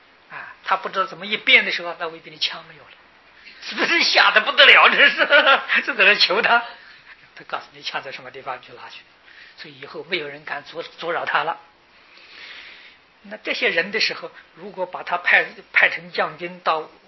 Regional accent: China; 这两种啊我们中国人呢把它合成起来叫做沉浸

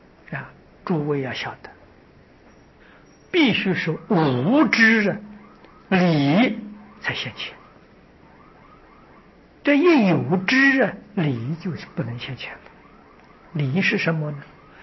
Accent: China; 我们中国人所谓的实至名归

